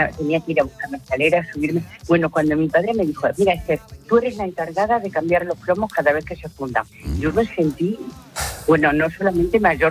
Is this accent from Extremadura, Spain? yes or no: yes; Badajoz, Extremadura, Spain; Hola, mira, yo soy de Badajoz